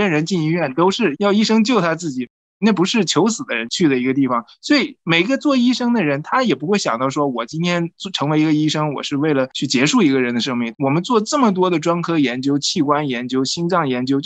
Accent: China; 我们中国人会说爱民如子嘛

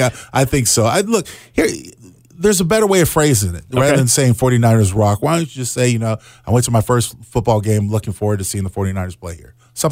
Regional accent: San Diego, California, United States; by Monday morning, we were flying down to San Diego, which was my hometown

